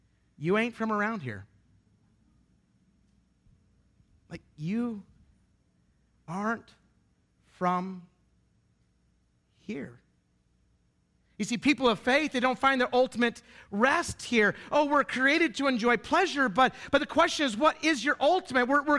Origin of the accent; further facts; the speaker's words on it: Idaho, United States; I love that I grew up in Idaho, because it's really fun to come from a place where you get to blow things up for fun.